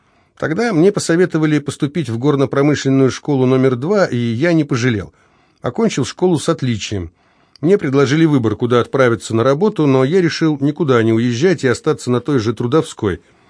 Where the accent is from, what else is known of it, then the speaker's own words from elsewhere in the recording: Sumy Oblast, Ukraine; born there; Да, я родился на Украине.